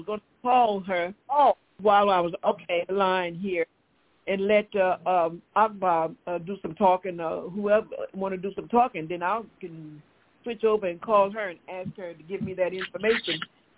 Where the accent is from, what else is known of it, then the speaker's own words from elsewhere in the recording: Newark, New Jersey, United States; now in Atlanta, United States; I come down here from New Jersey.